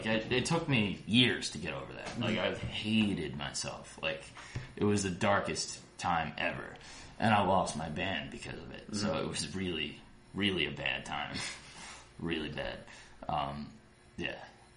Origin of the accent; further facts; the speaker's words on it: New York, United States; I grew up on Long Island, so you go to Shea Stadium, you don't go to the Bronx